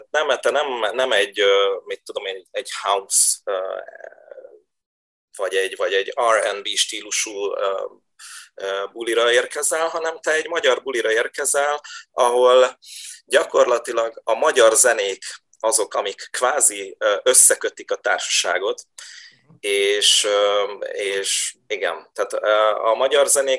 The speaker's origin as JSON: {"language": "Hungarian", "region": "Budapest", "country": "Hungary", "tie": "born or raised there", "said": "Mert egyébként, ugye Budapesten, ahol én fölnőttem, nem volt jellemző az, hogy tehát jártunk bulizni"}